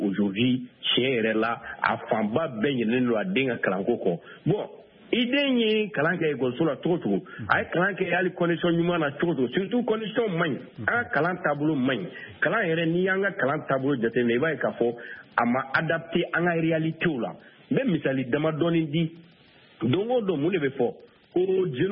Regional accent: Senegal; pourquoi en tant que Sénégalais

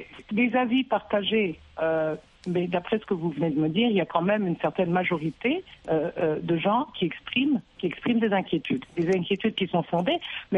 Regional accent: Burundi; en tant que Burundaise, je ne peux pas y souscrire.

